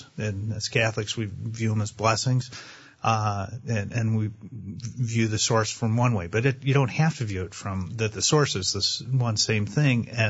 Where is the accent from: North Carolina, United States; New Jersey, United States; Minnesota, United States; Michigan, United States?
Michigan, United States; Detroit; also born or lived in Toledo; I was born in Toledo, was baptized in Jesu Parish in Toledo, received all my sacraments at Jesu Parish in Detroit